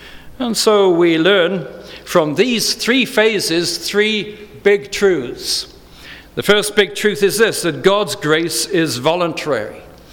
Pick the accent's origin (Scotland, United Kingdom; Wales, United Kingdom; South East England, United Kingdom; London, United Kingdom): Wales, United Kingdom; I remember growing up in Wales